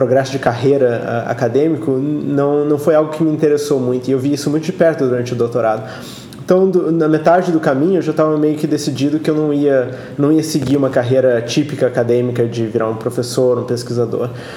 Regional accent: Brazil; moved away; Eu saí do Brasil fazem uns 14 anos. A minha carreira no Brasil foi mais acadêmica mesmo.

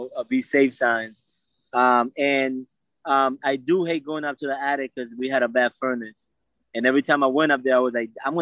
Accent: Bridgeport, United States; being because I am from Bridgeport.

